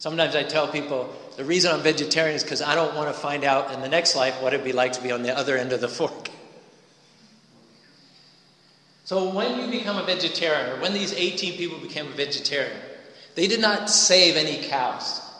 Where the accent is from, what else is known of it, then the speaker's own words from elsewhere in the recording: Utah, United States; We're from Utah, right? We know all about multi-level marketing.